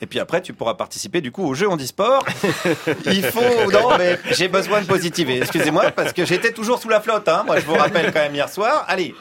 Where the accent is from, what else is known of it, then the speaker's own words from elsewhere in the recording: France; ce qui nous reste en tant que français